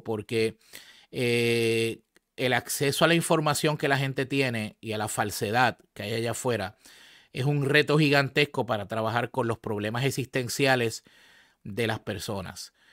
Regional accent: Puerto Rico; en esta nación, Estados Unidos, en mi país, en Puerto Rico

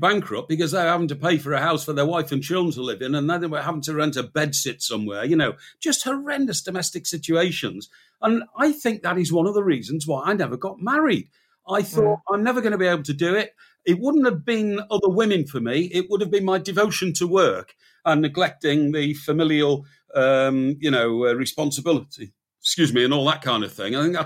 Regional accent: Chester, North West England, United Kingdom; moved away as an adult; also born or lived in Newcastle / Birmingham / London / Manchester; And then I decided that I had to leave my hometown, Chester, to start my career in journalism properly. And I went to Newcastle and then Birmingham and London, Manchester and New York and everywhere else.

